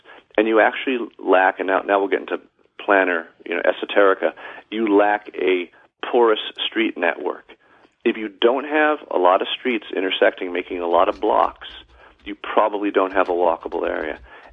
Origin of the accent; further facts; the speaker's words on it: East Coast, United States; and I'm from the East Coast